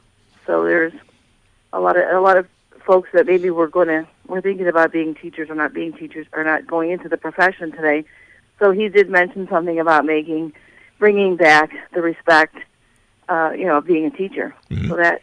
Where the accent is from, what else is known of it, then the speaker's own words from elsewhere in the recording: United States; when I told her that I was recently elected, that I was from Lake County